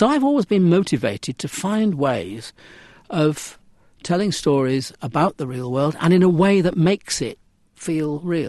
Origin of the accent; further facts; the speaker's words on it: Manchester, North West England, United Kingdom; I grew up in the 40s and 50s. I was born during World War II. I grew up in Manchester, the great northern industrial world. My dad was a doctor in a very working class area. We lived over the shop